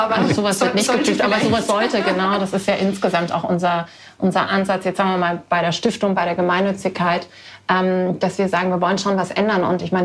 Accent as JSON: {"language": "German", "town": "Garmisch", "region": "Bavaria", "country": "Germany", "tie": "born or raised there", "said": "wir kommen beide aus Garmisch, wir haben selber Abiturjahrgang"}